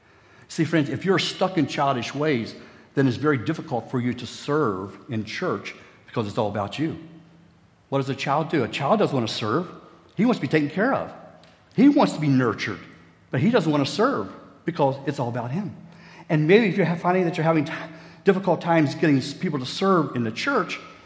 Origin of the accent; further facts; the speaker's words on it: West Virginia, United States; now in Oshkosh, United States; where I grew up in West Virginia, I did not have running water or indoor plumbing until I moved to Oshkosh, Wisconsin in 1976.